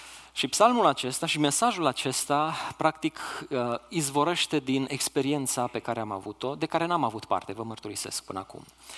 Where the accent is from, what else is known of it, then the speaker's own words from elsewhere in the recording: Oradea, Bihor County, Romania; moved away as an adult; Sunt un orădean, de fel.